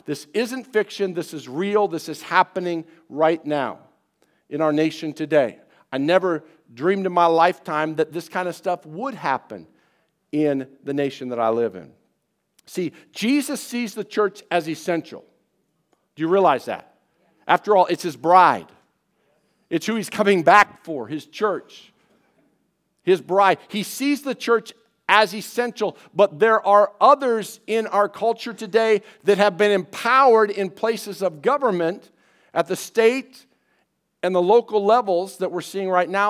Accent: Illinois, United States; I grew up in Southern Illinois. I've never really been a fan of Chicago.

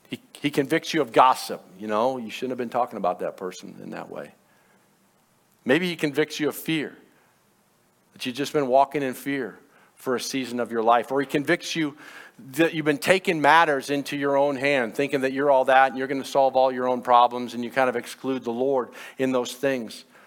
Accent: United States; I'm an American, so we get sick with anything, right?

